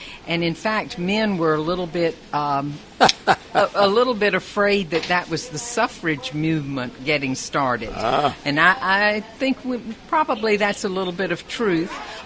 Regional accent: Chester, South Carolina, United States; now in Rock Hill, United States; I grew up in Chester. So I came to Rock Hill about 25 years ago and am very happy here, but all roads still lead to Chester.

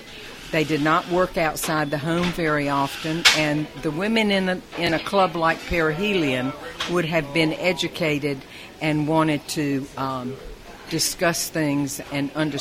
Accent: Chester, South Carolina, United States; now in Rock Hill, United States; I grew up in Chester. So I came to Rock Hill about 25 years ago and am very happy here, but all roads still lead to Chester.

